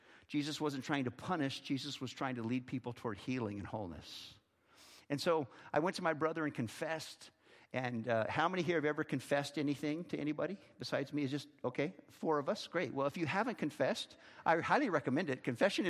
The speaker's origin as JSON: {"language": "English", "town": "Modesto", "region": "California", "country": "United States", "tie": "born or raised there", "said": "I grew up in Modesto, California, in the San Joaquin Valley."}